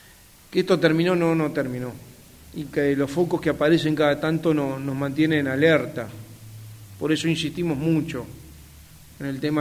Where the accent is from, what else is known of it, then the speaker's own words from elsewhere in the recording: Uruguay; como uruguayo